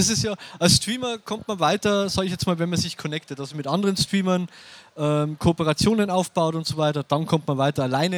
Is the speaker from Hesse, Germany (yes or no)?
no; Regensburg, Bavaria, Germany; Aus Regensburg, Bayern.